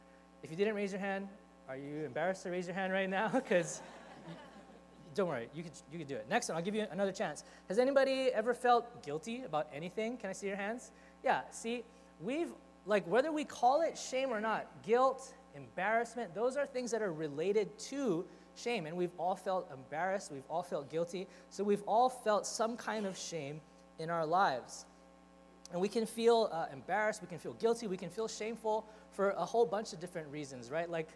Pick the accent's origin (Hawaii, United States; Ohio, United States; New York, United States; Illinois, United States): Hawaii, United States; I really love the fact that I grew up in Hawaii.